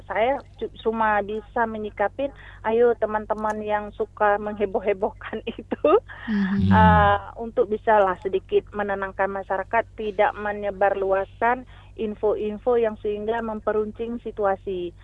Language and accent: Indonesian; Aceh, Indonesia; ternyata orang Indonesia, terutama kita orang Aceh, rasa kepeduliannya masih besar.